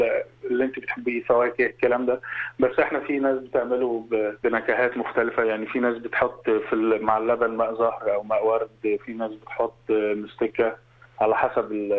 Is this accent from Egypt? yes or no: yes; Egypt; عندنا في مصر